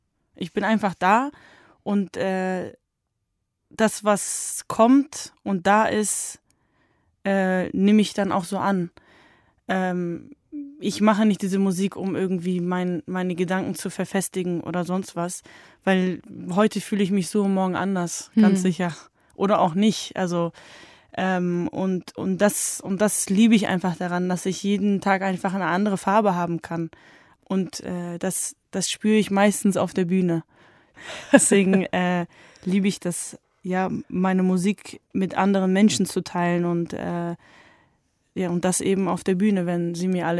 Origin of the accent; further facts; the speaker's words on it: Germany; born there; Ich bin einfach jemand, der in Deutschland geboren ist, aber trotzdem, das Türkische ist natürlich total dominant in meinem Leben